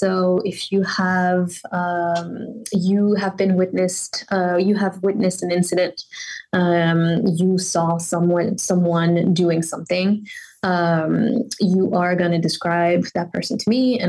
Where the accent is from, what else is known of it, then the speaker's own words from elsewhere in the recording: Paris, Île-de-France, France; English is a second language; I am from France. I was raised in France, in Paris.